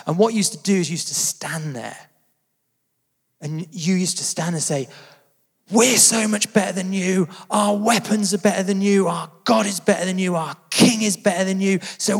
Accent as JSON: {"language": "English", "region": "England", "country": "United Kingdom", "said": "Because we are English, after all."}